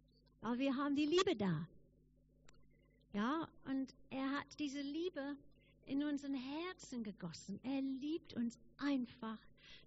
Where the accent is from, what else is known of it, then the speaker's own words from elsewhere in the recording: England, United Kingdom; Ich gehe in meine Heimat. Ich gehe nach England.